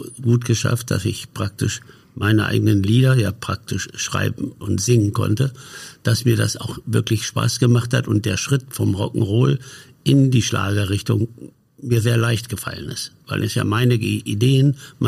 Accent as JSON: {"language": "German", "town": "Hanover", "region": "Lower Saxony", "country": "Germany", "tie": "born or raised there", "also_born_or_lived": "Silesia", "said": "Ich komme aus Hannover eigentlich, bin zwar gebürtiger Schlesier, aber ich bin in Hannover meine ganze Kindheit. Gleich am Krieg waren wir in Hannover. Und da bin ich groß geworden, habe meine Lehrzeit da im VW-Werk gemacht als Werkzeugmacher."}